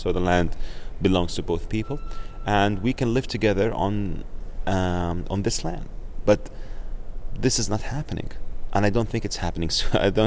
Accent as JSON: {"language": "English", "town": "Jeddah", "region": "Makkah Province", "country": "Saudi Arabia", "tie": "born or raised there", "lives_now": "Abu Dhabi, United Arab Emirates"}